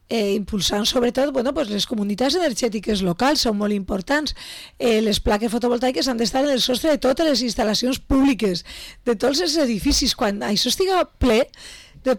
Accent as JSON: {"language": "Catalan", "town": "Betxí", "region": "Valencian Community", "country": "Spain", "said": "a les nostres comarques de Castelló, s'està arribant a molts acords municipals, entre ells en Betxí, el meu poble"}